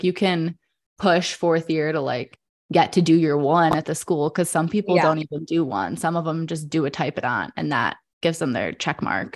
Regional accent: Michigan, United States; But since I'm from Michigan and is in state tuition, I'm saving so much money.

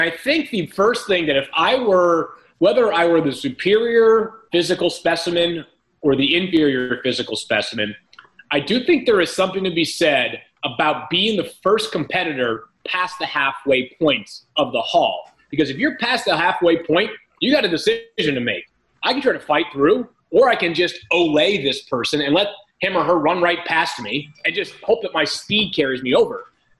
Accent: Massachusetts, United States; I am from Massachusetts.

